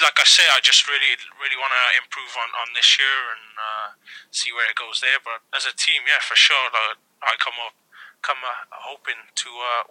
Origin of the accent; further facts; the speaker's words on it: Cardiff, Wales, United Kingdom; I think it's time for me to test myself outside my hometown and see how that goes.